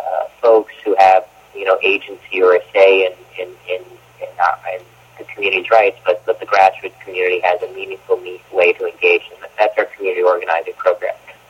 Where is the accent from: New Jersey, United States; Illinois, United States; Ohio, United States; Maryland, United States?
New Jersey, United States; born and raised in New Jersey, you know, my mom was a soccer mom, played Little League baseball